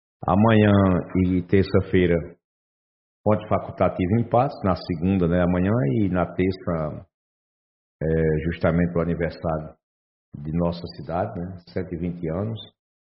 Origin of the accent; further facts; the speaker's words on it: Currais Novos, Rio Grande do Norte, Brazil; moved away as an adult; also born or lived in São Tomé / Serra Negra; now in Patos, Brazil; vim do Rio Grande do Norte, né? Eu sou natural de Currais Novos, no Rio Grande do Norte. De Currais Novos fui morar em São Tomé, próximo a Natal. De São Tomé vim morar em Serra Negra. De Serra Negra morei no Caicu